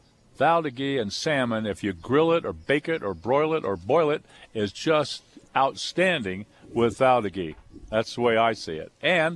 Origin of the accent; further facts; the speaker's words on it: California, United States; I come from the San Joaquin Valley in California. I spent about 20 years there. That's the Fresno area